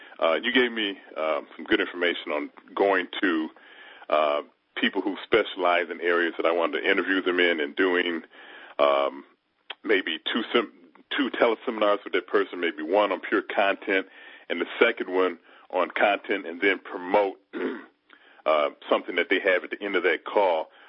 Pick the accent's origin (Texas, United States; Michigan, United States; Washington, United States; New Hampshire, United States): Michigan, United States; Detroit; Good. I'm the guy from Detroit.